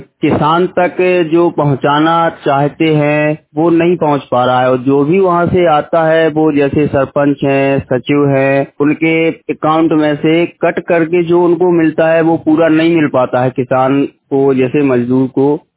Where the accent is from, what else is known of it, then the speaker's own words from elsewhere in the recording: Bardwaha, India; मैं ग्राम बरदवाहा से हूं